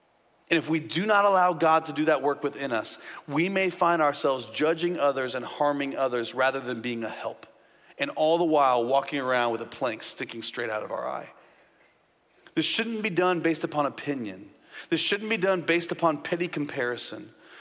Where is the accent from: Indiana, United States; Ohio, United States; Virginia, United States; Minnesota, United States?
Indiana, United States; When I was young, my family, I grew up in Indiana. In Indiana, we have something called snow.